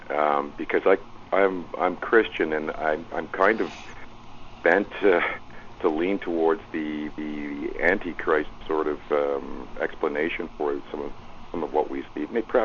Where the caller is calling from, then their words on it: Montreal, Quebec, Canada; I'm calling from Montreal.